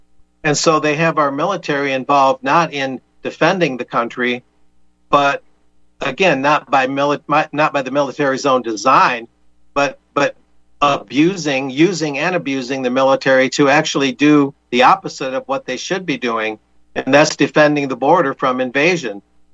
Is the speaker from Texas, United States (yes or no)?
yes; Texas, United States; I'm a rancher from Texas.